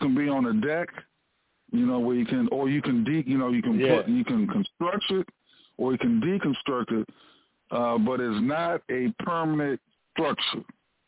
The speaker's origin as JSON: {"language": "English", "town": "Washington", "region": "District of Columbia", "country": "United States", "tie": "born or raised there", "said": "And I was born in Washington, D.C., lived in Washington, partially raised in D.C. because I lived in some other places too."}